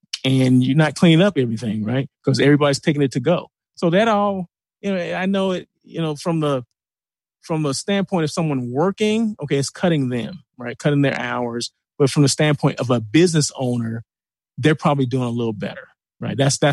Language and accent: English; Blythe, California, United States; I'm from Blythe, California, right? A little small. LA is about 3 hours and some change east. So take the 10 freeway, you'll run right through Blythe, right?